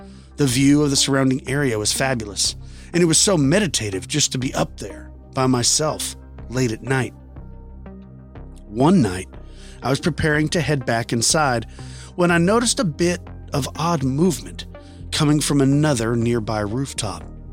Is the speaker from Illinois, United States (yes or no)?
no; New York, United States; I grew up in Long Island, New York.